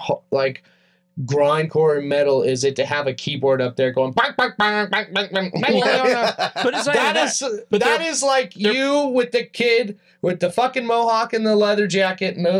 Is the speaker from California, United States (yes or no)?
yes; Tehachapi, California, United States; So I'm from Tehachapi, so anyways, I knew this girl, and it was her birthday, and I came down to Bakersfield.